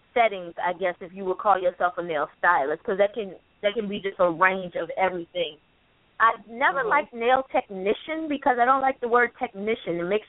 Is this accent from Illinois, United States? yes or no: no; Virginia, United States; now in New York City, United States; I'm a freelance manicurist in New York City. I'm originally from Virginia.